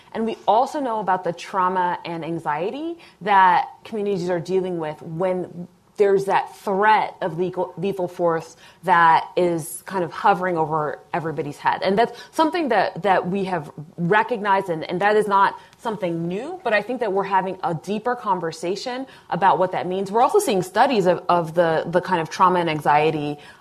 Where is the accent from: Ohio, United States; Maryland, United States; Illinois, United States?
Ohio, United States; Cincinnati; I'm from Cincinnati, Ohio, where there was a very community-engaged collaborative process around changing police practices.